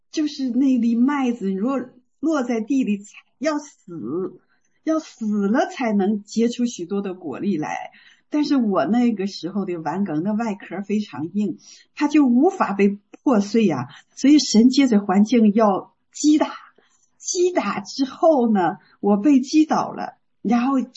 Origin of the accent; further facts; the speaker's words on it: Northeast China, China; 我们东北人吃馒头啊